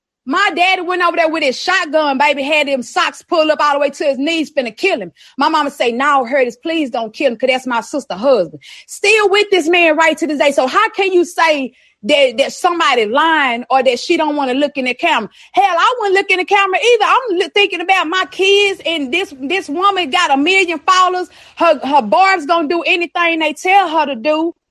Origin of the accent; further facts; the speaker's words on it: Dallas, Texas, United States; Hey, I'm from Dallas, Texas. Dallas, Texas. Yes, ma'am.